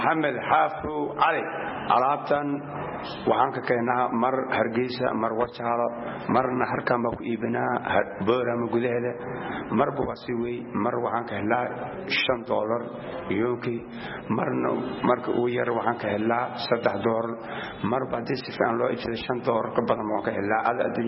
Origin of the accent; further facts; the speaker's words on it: Qoryooley, Lower Shabelle, Somalia; moved away; waxaan ka imaaday gobolka Shabeelo Hoose gaar ahaan degmada Qoryooley